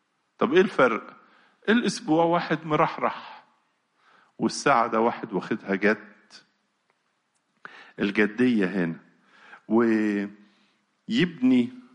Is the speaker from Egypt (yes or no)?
yes; Egypt; زي باب الحديد عندنا في مصر هنا وباب زويلة